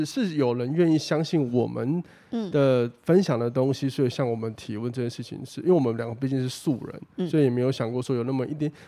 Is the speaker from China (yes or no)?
no; Kaohsiung, Taiwan; 但是至少我们高雄人一定很有感觉